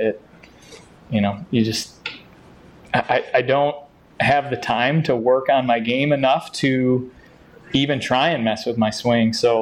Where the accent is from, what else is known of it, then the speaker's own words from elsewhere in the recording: Crystal Lake, Illinois, United States; I grew up in Crystal Lake and lived 25 minutes from here